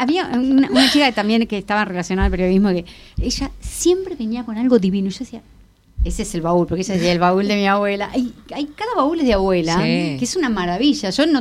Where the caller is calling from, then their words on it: Panama; de Charlotte, Carolina del Norte. Soy una artista panameña en USA